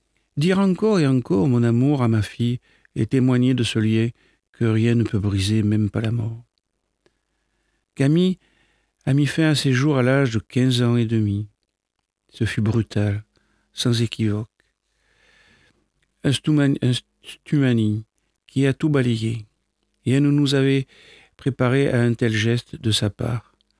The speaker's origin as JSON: {"language": "French", "town": "Nantes", "region": "Pays de la Loire", "country": "France", "said": "j'ai 56 ans et je suis nantaise."}